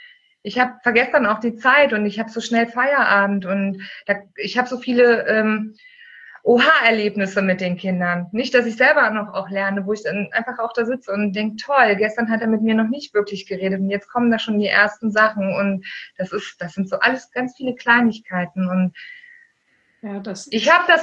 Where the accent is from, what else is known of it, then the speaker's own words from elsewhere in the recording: East Germany, Germany; ich bin im Osten groß geworden. Also meine Kindheit habe ich im Osten verbracht